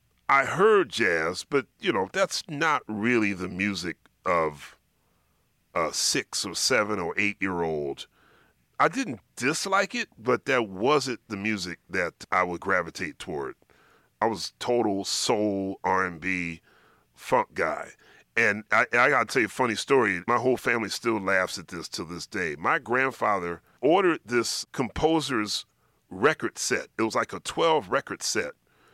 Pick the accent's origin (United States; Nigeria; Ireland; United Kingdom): United States; Philadelphia, Pennsylvania; Our household was a Motown household. Even though I grew up in Philadelphia, our household leaned a little more towards